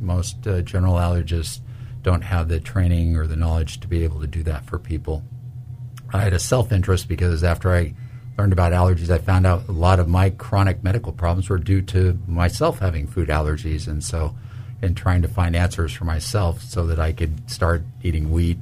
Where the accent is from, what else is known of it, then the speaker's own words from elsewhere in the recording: Seattle, Washington, United States; I'm originally from the Seattle, Washington area